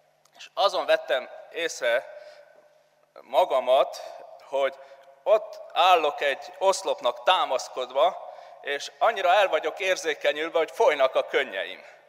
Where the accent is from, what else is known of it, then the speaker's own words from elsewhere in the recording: Transylvania, Romania; also born or lived in South Africa; Nem olyan rég Erdélyben jártam, ahonnan származok